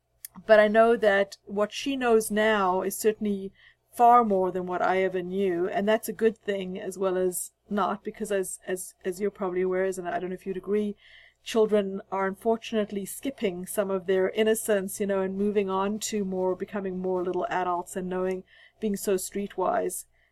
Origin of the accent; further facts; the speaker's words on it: South Africa; Because I grew up in South Africa, which was very conservative.